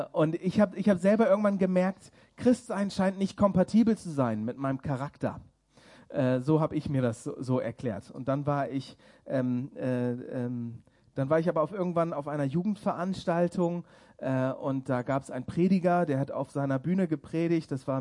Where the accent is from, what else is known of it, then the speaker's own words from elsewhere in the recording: Bremen, Germany; Ich bin selber aufgewachsen in Bremen, also in Norddeutschland, da ganz oben. Bin der Jüngste von 6 Kindern. Und wir sind immer zur Kirche gegangen. Das war eine ganz evangelikale Landeskirche.